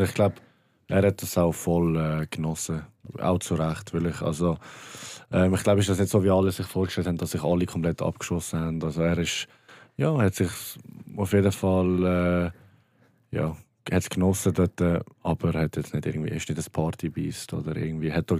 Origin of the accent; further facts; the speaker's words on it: Basel, Basel-Stadt, Switzerland; Es ist eigentlich wirklich schön, jetzt nicht nur für mich als Basler, aber doch auch für mich als Basler.